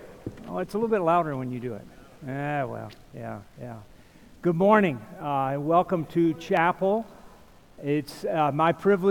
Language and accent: English; Pensacola, Florida, United States; also born or lived in St. Louis; Met my wife here. She's from Iowa. I'm from Pensacola, Florida.